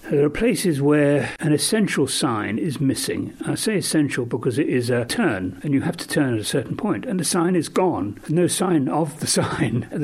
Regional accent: East of England, United Kingdom; I come from Suffolk in England

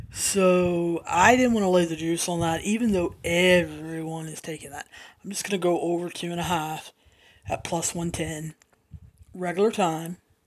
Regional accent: the South, United States; accent: Southern; I'm trying to articulate so that my accent doesn't get too many of you. I know that I use some slang or some colloquialisms, is that what they're called? A lot of metaphors and stuff that we use down here in the South

